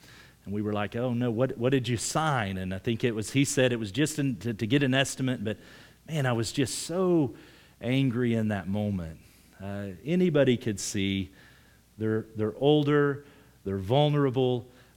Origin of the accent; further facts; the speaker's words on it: Morris, United States; we drove into Morris, which is the town that was directly struck, and my hometown, where I grew up, little town, 1,200 people.